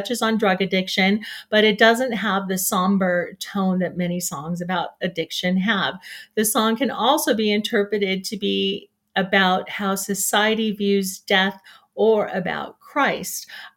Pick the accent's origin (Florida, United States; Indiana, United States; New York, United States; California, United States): California, United States; I totally remember this song growing up in California.